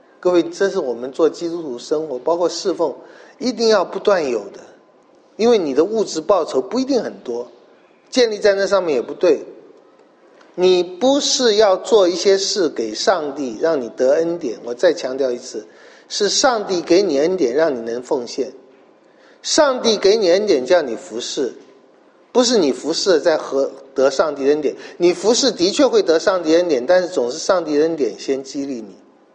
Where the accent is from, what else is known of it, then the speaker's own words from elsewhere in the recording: China; 我们中国人最懂这个了。